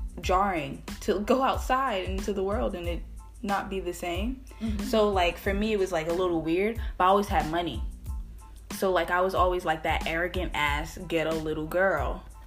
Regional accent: West Orange, New Jersey, United States; I'm from West Orange.

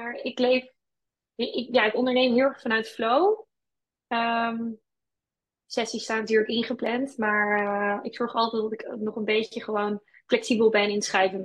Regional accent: Netherlands; Wij als Nederlanders hebben heel vaak, hoe ik het ervaar, het idee dat we dus ook rust en ontspanning moeten verdienen.

